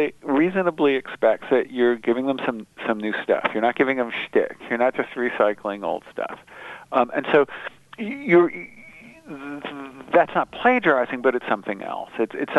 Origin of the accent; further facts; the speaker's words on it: Reading, Pennsylvania, United States; also born or lived in Charleston; We moved from Charleston to Reading, Pennsylvania when I was still quite young.